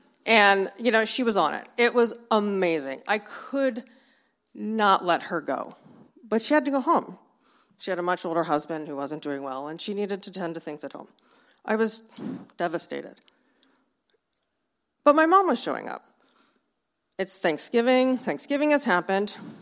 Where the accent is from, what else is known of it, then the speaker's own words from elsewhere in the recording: Baltimore, Maryland, United States; He's from California. I'm from Baltimore.